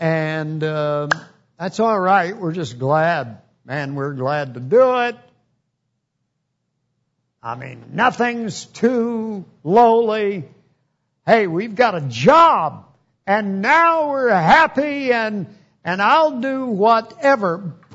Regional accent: United States; Or when I was in the Philippines, and good grief, I thought, I'm an American.

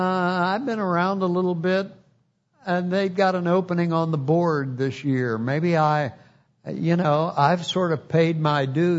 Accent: United States; Or when I was in the Philippines, and good grief, I thought, I'm an American.

